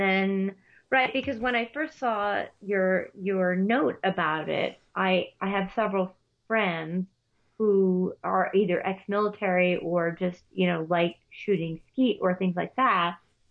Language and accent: English; New York, United States; So I'm from New York, which is a very blue state.